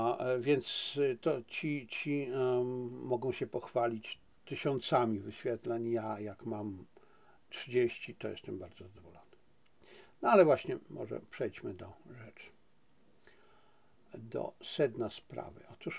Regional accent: Silesian Voivodeship, Poland; Bo jestem Ślązakiem.

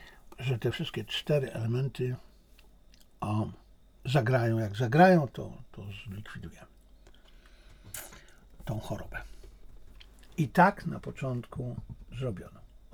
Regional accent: China; first language Chinese; Polish is a second language; Ponieważ ja jestem Chińczykiem. Ja myślę po chińsku.

